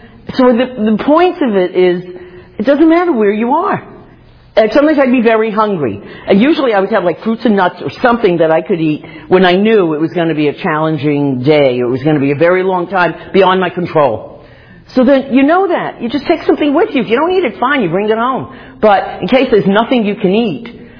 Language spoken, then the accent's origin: English; New York, United States; It's just ironic because I'm from the Bronx.